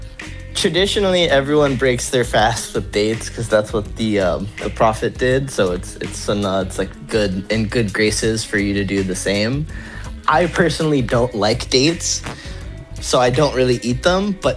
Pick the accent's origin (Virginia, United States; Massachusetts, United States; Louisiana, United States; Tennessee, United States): Virginia, United States; that sense of community that I had growing up in Virginia with my family and with the mosques and everything.